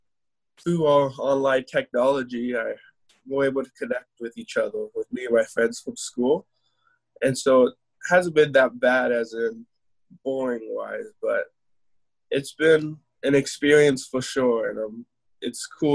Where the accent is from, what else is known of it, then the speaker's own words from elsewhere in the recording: Lebanon, Oregon, United States; I'm from Lebanon, Oregon. I'm in my house for quarantine, and I am 16